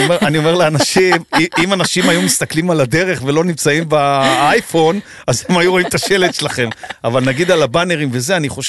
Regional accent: Tiberias, Northern District, Israel; now in Tel Aviv, Israel; אני מזרחית, אבל אבא שלי חושב שאני השתכנסתי. כי אני מטבריה, אבל אני עכשיו גרה בתל אביב.

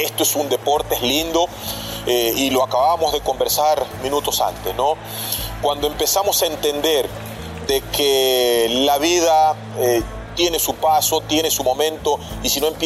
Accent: Ecuador; hoy como representante de los y las futbolistas en mi país, como lo es el gremio de los futbolistas ecuatorianos

